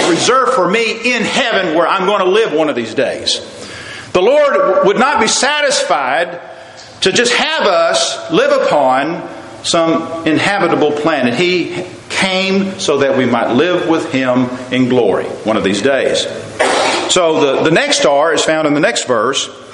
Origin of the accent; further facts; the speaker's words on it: Midlothian, Texas, United States; I'm proud as a Texan to say I'm from Texas.